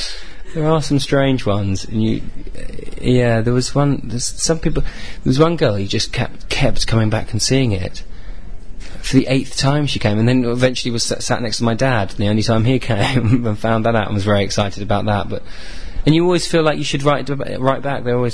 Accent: Greenwich, London, United Kingdom; I was brought up in London, and I was brought up in Greenwich, and I'm now sort of in Lewisham.

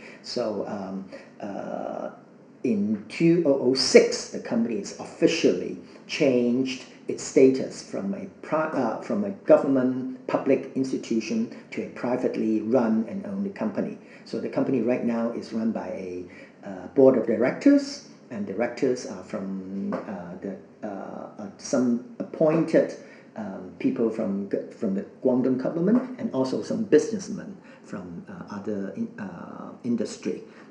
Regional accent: Hong Kong; English is a second language; moved away as an adult; also born or lived in Washington, United States; I was born and raised in Hong Kong, and I had the opportunity to study in the Washington State of America, which is in the northwest of USA

